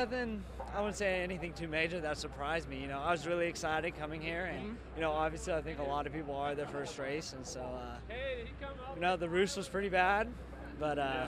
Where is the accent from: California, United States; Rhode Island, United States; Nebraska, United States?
California, United States; Riverside; Riverside, California.